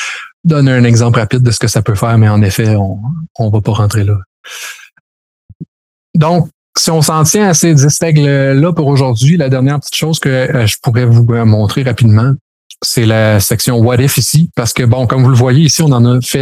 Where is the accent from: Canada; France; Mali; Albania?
Albania; parce que je viens de l'Albanie, etc.